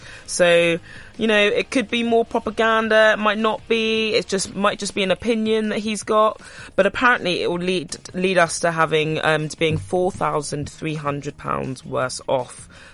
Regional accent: Nigeria; I am Nigerian.

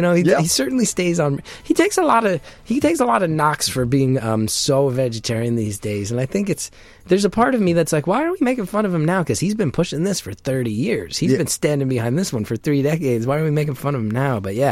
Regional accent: New Jersey, United States; That's like a big part of being a teenager growing up in New Jersey is you drive around and you waste a lot of time looking at places that are haunted

